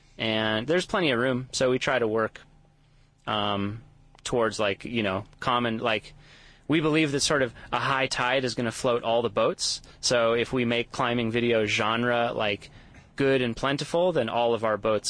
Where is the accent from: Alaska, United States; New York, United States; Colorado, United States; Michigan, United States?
Colorado, United States; Golden; born there; I live in Golden. I was born in Golden.